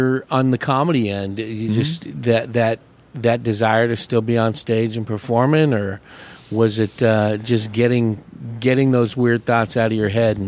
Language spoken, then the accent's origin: English; California, United States; But I came from the San Francisco Bay Area where 80 was a heat wave and 50 was a cold snap. It was all pretty mellow. And when I moved out here, we got up north.